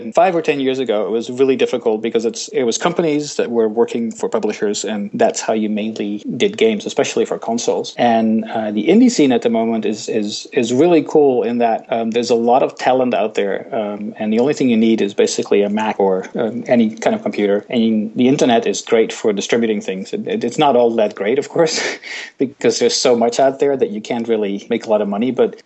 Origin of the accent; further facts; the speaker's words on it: Netherlands; moved away; When I came from Holland, I kind of came up there